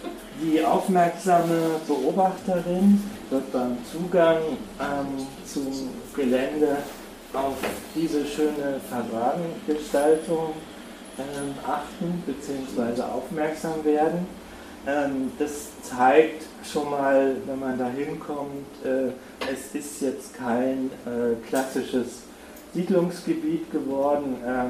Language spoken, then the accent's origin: German; Leipzig, Saxony, Germany; ich komme aus Leipzig, habe natürlich einen anderen Blick auf Flensburg